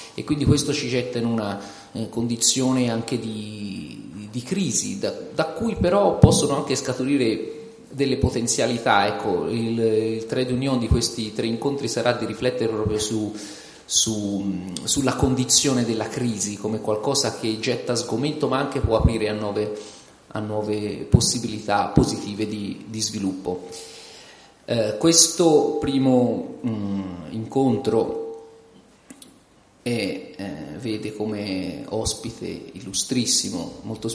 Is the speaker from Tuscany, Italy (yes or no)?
yes; Tuscany, Italy; vengo dalla Toscana